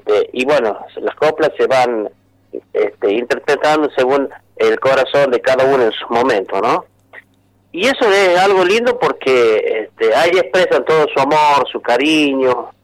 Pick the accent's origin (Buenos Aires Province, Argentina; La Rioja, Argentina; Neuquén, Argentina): La Rioja, Argentina; viva mi Rioja, carajo, viva mi tierra querida